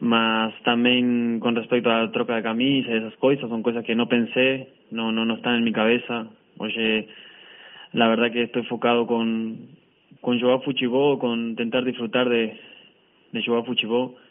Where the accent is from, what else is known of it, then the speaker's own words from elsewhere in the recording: Argentina; estoy contento de estar acá en Argentina, de enfrentar un rival como Central en mi país.